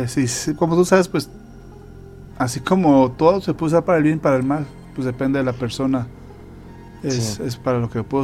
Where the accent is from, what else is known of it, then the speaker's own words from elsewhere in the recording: Mexico; la mezcolanza que hay aquí en México, no nos damos cuenta de la gran cultura que tenemos